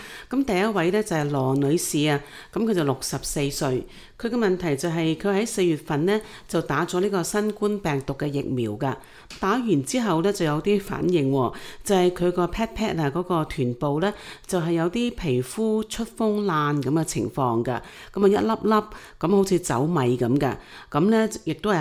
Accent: China; 好多时候我哋中国人啦，特别上年纪嘅人咧，都成日都话唔好食咁多生冷嘢啊，

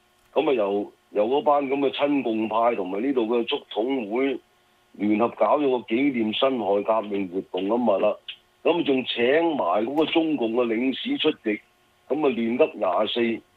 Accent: China; 所以我哋大家身為中國人，就算你嘅立場信仰係點都好，都要認識下真正嘅歷史

